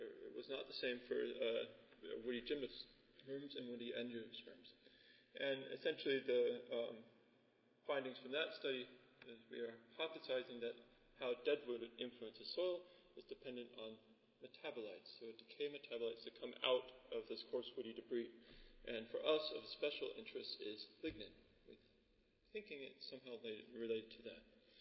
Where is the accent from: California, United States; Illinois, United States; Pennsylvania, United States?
California, United States; now in Freiburg, Germany; I work at the University of Freiburg in southwest Germany. You may not notice a German accent in my speech. That's because I'm born and raised in California